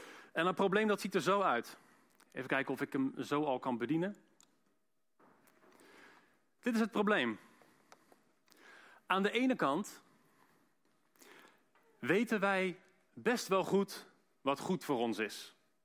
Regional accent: Ede, Gelderland, Netherlands; Ik ben hier samen met mijn vrouw en kinderen. We komen uit Ede.

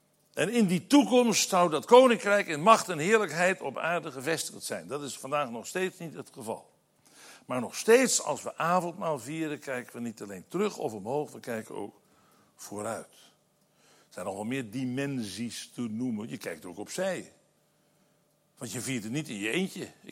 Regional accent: Apeldoorn, Gelderland, Netherlands; ik ben hier opgegroeid als kind in de vergadering in Apeldoorn

